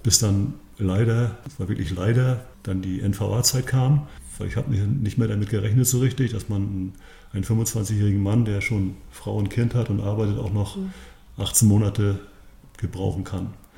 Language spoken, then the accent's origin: German; Grevesmühlen, Mecklenburg-Vorpommern, Germany; haben wir dann den Umzug klar gemacht, hierher in meinen Heimatort, hier in Grevesmühlen, wo jetzt auch die Praxis ist.